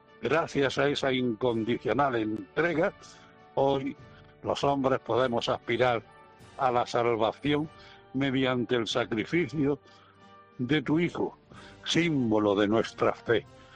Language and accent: Spanish; Granada, Andalusia, Spain; quiero acercarme a nuestra madre como un granadino de a pie, uno más de los granos de esa Granada que es emblema de nuestra ciudad